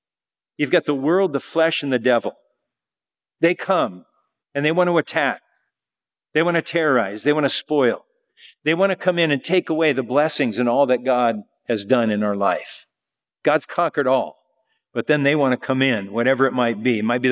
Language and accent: English; Germany; I'm from Germany.